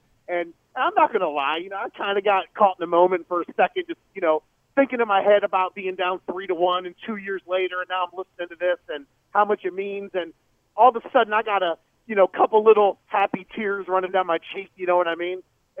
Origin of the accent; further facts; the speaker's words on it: Akron, Ohio, United States; now in Tampa, United States; But I'm from Akron, but I actually live down in the Tampa, Florida area now.